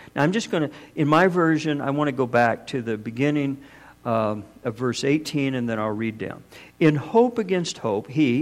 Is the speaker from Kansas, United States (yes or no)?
yes; Kansas, United States; everybody, first thing I say to somebody who doesn't know me, we're from Kansas